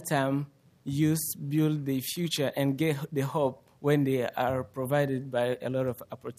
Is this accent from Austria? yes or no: no; DR Congo; English is a second language; also born or lived in Tanzania; now in United States; I am from Congo, and I've been in Tanzanian camps for 8 years, and I was resettled in United States of America last year in 2010.